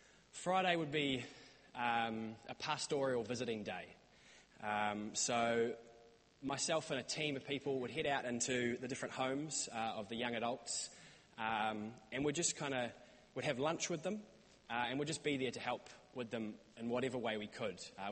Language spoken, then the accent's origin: English; New Zealand; accent: New Zealand; I'm from New Zealand.